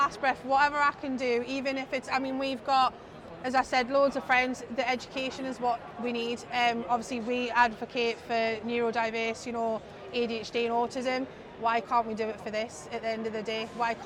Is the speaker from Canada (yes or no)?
no; Newcastle, North East England, United Kingdom; We're from Newcastle, but it's great to come over and support Gateshead as well